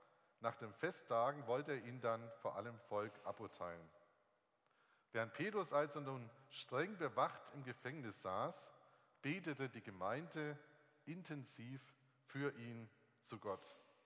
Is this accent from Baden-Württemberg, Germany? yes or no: yes; Baden-Württemberg, Germany; wir kommen aus der Nähe von Lörrach, das ist dieses Dreiländereck, wo Deutschland, Schweiz und Frankreich aneinanderstoßen.